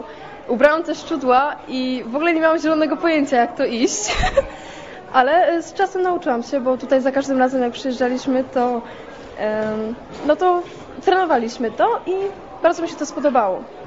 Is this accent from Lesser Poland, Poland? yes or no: yes; Wola Rogowska, Lesser Poland, Poland; jestem z Woli Rogowskiej, chodzę do szkoły, do liceum Szczurowej.